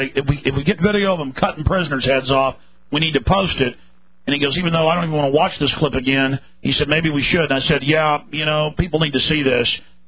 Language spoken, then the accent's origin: English; Dallas, Texas, United States; Well, I would love to be on in my hometown of Dallas.